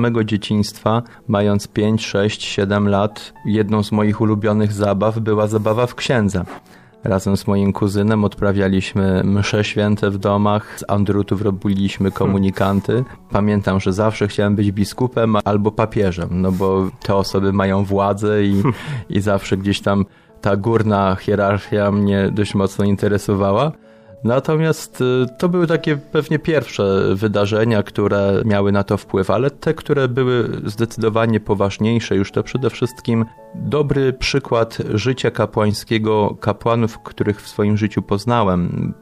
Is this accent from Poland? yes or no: yes; Mikorzyn, Greater Poland Voivodeship, Poland; also born or lived in Kępno; Urodziłem się w Kępnie. Moimi rodzicami jest mama Ewa, tata Wiesław, a mieszkałem w Mikorzynie, należałem do parafii, do sanktuarium świętego Idziego.